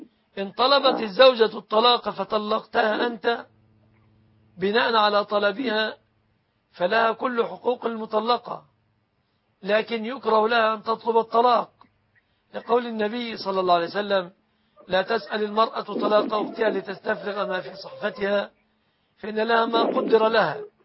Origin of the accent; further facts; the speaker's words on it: Egypt; بلادنا مصر